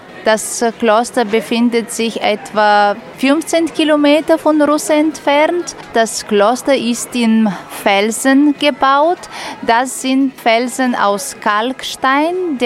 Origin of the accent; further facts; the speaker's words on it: Ruse, Ruse Province, Bulgaria; bin in Russe geboren und aufgewachsen. Ich bin 47 Jahre alt